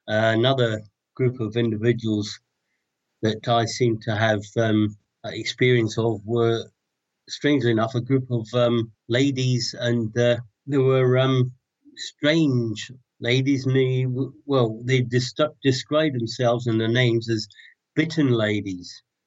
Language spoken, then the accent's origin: English; Glasgow, Scotland, United Kingdom; I was born in 1953 in Glasgow.